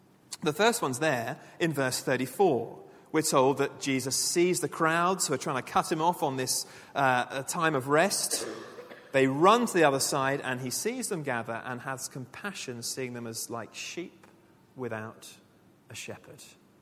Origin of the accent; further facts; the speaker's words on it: South East England, United Kingdom; Some of you know I'm from Sussex